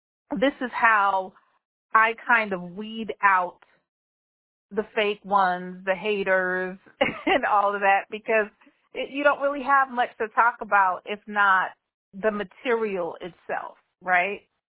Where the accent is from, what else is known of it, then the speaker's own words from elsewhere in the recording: Bronx, New York, United States; I'm from the Bronx, so right out of the Bronx.